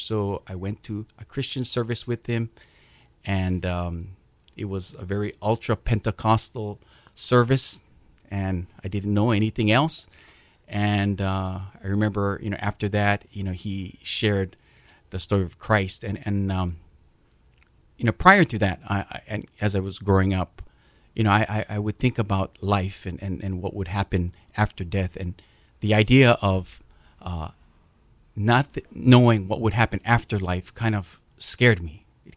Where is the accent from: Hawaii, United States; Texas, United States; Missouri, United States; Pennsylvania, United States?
Hawaii, United States; Waipahu; I grew up in Waipahu and graduated in 1981 from that school.